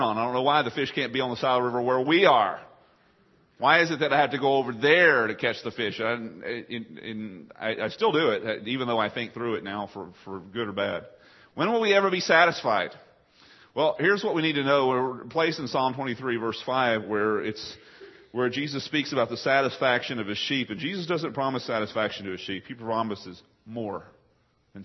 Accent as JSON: {"language": "English", "region": "Texas", "country": "United States", "tie": "born or raised there", "said": "when I grew up in East Texas and fish in ponds, rivers, creeks, stuff like that."}